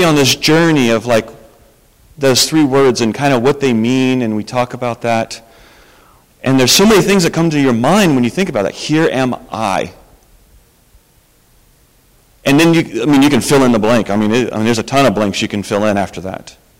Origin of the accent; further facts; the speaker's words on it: Colorado, United States; I don't like either team, because growing up in Colorado, you don't like the Chiefs.